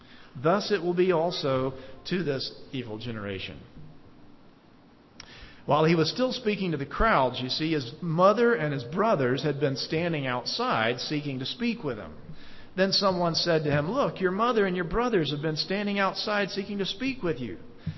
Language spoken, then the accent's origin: English; Birmingham, Alabama, United States; when I was a boy growing up in Birmingham, Alabama.